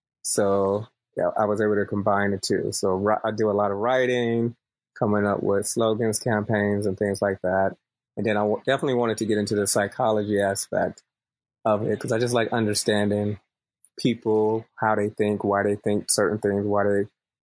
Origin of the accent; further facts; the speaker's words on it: Dayton, Ohio, United States; I am originally from Dayton. So when you just said Ohio, I was like, whoa. Yes.